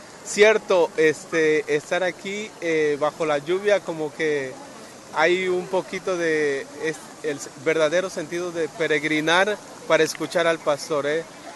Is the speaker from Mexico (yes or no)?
yes; Mexico; verdaderamente venimos de México